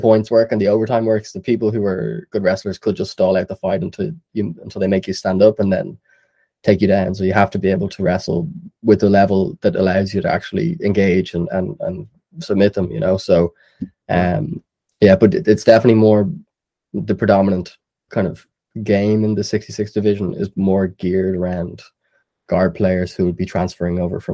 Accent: Ireland; born or raised there

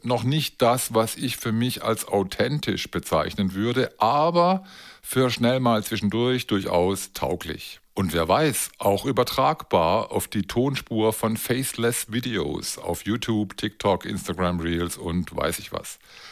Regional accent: Baden-Württemberg, Germany; accent: Swabian; Ich spreche Schwäbisch und höre Hochdeutsch.

